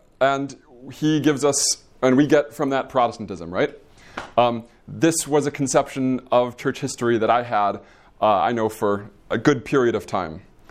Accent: Midwest, United States; Growing up in the Midwest, I knew there were 2 kinds of Christianity.

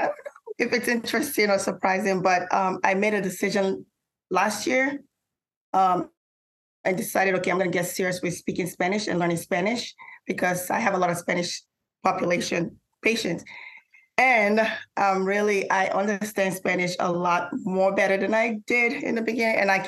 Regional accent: Nigeria; Nigerian food. I'm from Nigeria. I enjoy cooking Nigerian food.

